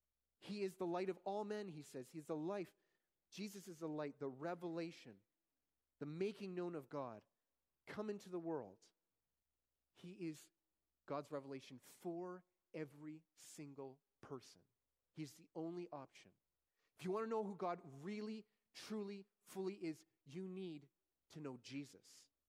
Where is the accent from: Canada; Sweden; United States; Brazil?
Canada; Ontario; I grew up in Ontario from birth to 6 years old